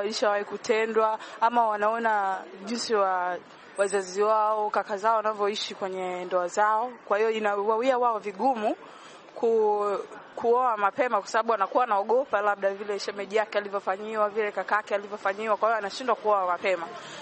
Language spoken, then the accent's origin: Swahili; Pugu, Dar es Salaam, Tanzania; natokea Pugu.